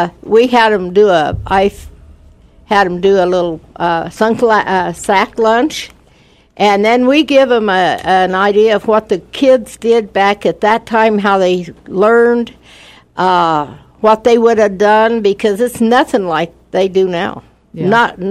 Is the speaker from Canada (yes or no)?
no; Colorado, United States; Well, I'm really a country girl, born and raised in Colorado.